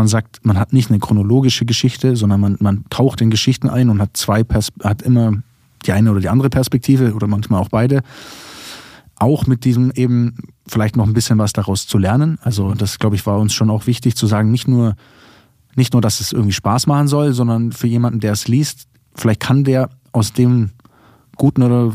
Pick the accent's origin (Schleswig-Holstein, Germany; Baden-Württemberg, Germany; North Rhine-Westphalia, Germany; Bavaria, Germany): Bavaria, Germany; wir kommen aus Allgäu, wenn wir am Ende noch unseren Dialekt mit reinschreiben, dann versteht man gar nichts mehr.